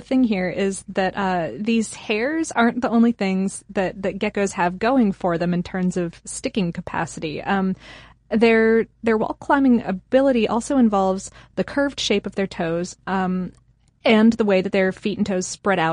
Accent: Akron, Ohio, United States; born there; I was born in Akron, so I needed to point it out.

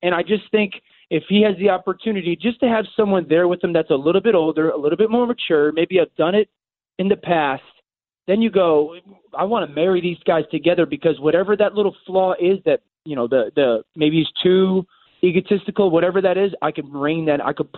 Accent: Connecticut, United States; I'm from actually Fairfield County, Connecticut, you know, about an hour from Storrs

